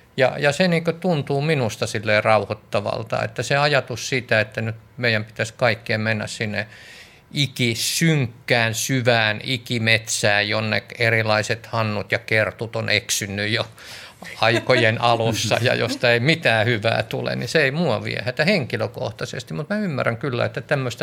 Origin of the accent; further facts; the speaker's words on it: Lahti, Päijänne Tavastia, Finland; also born or lived in Switzerland; ulkomailla tuolla Sveitsissä asuin ja sitten jossain vaiheessa tulin tuota Suomeen käymään ja Lahteen, mistä olen kotoisin